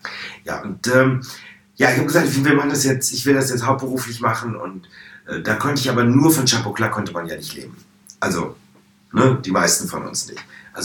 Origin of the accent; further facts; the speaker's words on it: Hanover, Lower Saxony, Germany; Hannover, wo ich groß geworden bin.